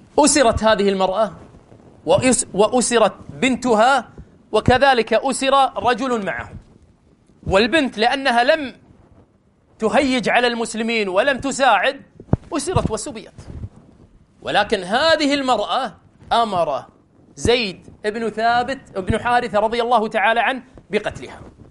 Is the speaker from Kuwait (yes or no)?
yes; Kuwait; مو يقولون عندنا بالكويت زوارة